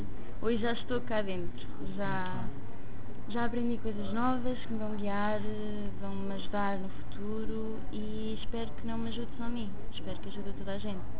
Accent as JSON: {"language": "Portuguese", "region": "Viseu", "country": "Portugal", "said": "Venho de Viseu."}